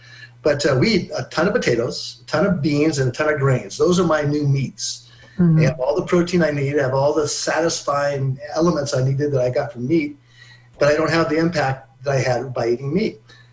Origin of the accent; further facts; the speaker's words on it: Colorado, United States; I grew up in Colorado. My mom was a great cook, and I love my meat.